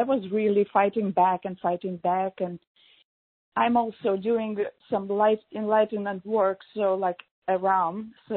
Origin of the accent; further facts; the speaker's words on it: New York, United States; I'm from New York, and I wanted to ask a question.